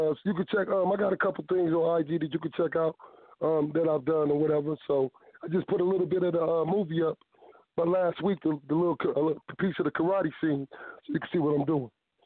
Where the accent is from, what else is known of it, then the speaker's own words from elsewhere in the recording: Flint, Michigan, United States; I'm from Flint, Michigan, where the dirty water at.